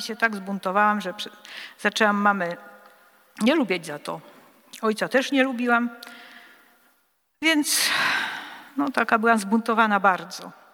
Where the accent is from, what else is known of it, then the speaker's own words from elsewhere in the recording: Wrocław, Lower Silesian Voivodeship, Poland; ja się urodziłam we Wrocławiu. Niedaleko stąd mieszkałam, na pięknej ulicy Jarzębinowej, w takim domu specyficznym.